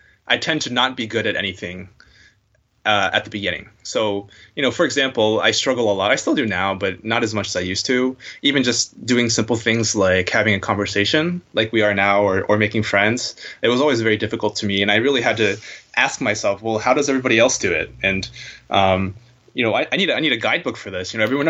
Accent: Florida, United States; I'm the first generation child of fresh off the boat parents. And so, but where I went to school, I'm from Florida in the United States, which is, you know, mostly pretty uniform culturally.

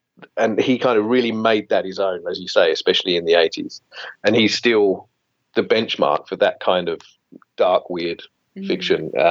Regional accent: England, United Kingdom; moved away as an adult; now in Australia; I was born and raised in England and came to Australia in my mid-20s. So I've kind of had close to half and half life in both places.

